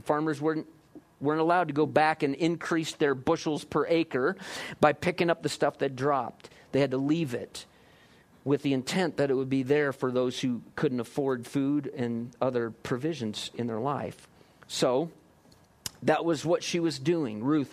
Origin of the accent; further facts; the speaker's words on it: Iowa, United States; When I was a kid, I grew up in Iowa, which is farm country. Let me tell you, corn and soybeans is all I knew in the fields growing up.